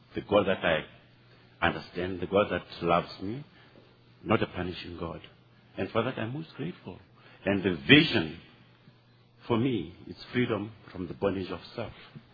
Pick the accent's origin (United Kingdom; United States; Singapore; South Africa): South Africa; Johannesburg, Gauteng; I'm from Johannesburg, South Africa.